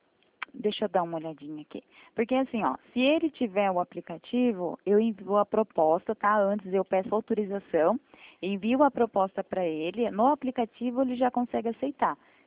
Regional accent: Itatiba, São Paulo, Brazil; não, eu sou aqui de Itatiba.

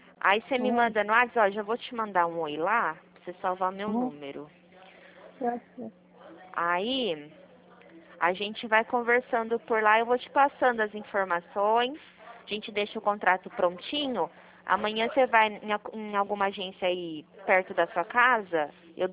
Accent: Marília, São Paulo, Brazil; Eu sou de Marília

